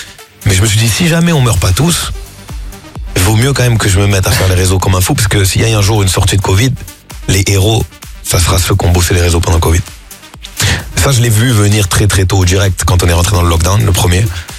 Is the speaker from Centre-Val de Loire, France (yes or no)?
no; Marseille, Provence-Alpes-Côte d'Azur, France; Moi, je suis de Marseille, donc puis je tourne avec mes potes avec qui j'ai grandi de Marseille